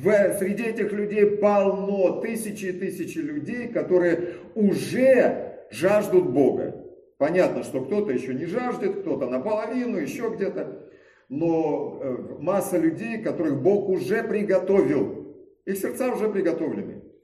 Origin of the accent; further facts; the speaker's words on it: Kazakhstan; я вырос, родился в Казахстане